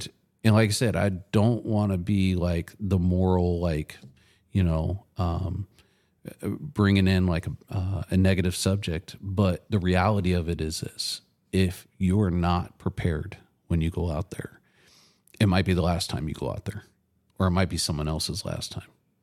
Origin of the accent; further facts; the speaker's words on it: Soldotna, Alaska, United States; So we're from Alaska and we're from Soldotna, which is about 150 miles south of Anchorage on the roadway, only about 60 miles by the way the crow flies.